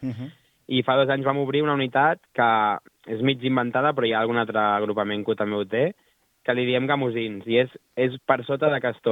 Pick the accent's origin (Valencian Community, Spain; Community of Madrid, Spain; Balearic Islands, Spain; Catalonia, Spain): Catalonia, Spain; Granollers; jo sóc de Granollers, que tampoc és allò al mig de res